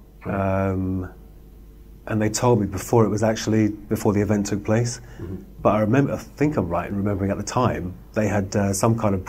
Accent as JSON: {"language": "English", "region": "London", "country": "United Kingdom", "tie": "born or raised there", "also_born_or_lived": "Glasgow", "said": "because my parents split up when I was six and we moved down from Glasgow to London"}